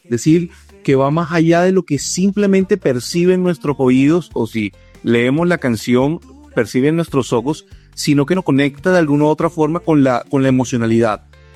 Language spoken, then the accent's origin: Spanish; Barranquilla, Atlántico, Colombia; Y en mi caso particular, yo soy de Barranquilla.